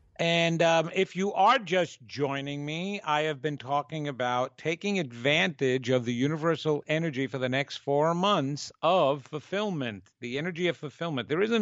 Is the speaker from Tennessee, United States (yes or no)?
no; New York, United States; accent: New York; that's my New York accent, surrender, or surrendering.